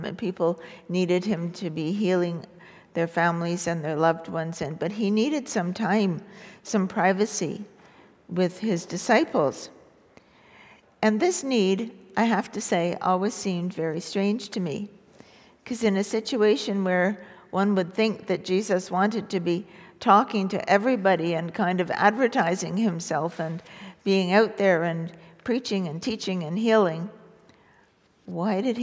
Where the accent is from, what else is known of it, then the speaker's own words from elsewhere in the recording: Montreal, Quebec, Canada; When I grew up in Montreal, I went to elementary school in the 50s